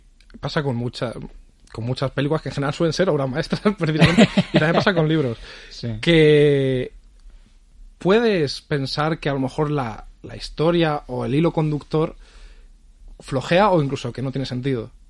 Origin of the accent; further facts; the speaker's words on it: Spain; Nosotros, como, digamos, españoles de esta época